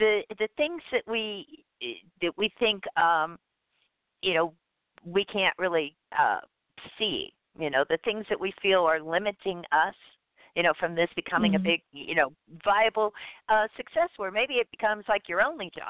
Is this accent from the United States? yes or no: yes; Pennsylvania, United States; Yeah, all these former Pennsylvanians uniting today.